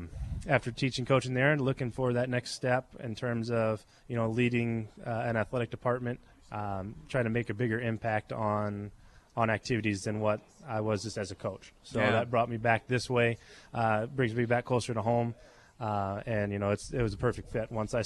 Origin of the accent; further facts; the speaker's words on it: DeWitt, Iowa, United States; I'm an Eastern Iowa guy. Originally, I grew up born and raised in DeWitt.